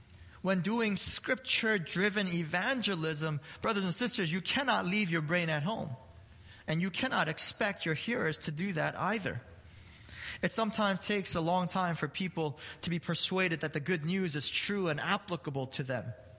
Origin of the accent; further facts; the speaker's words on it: Brooklyn, New York, United States; You know, as most of you guys know, I'm from Brooklyn, New York.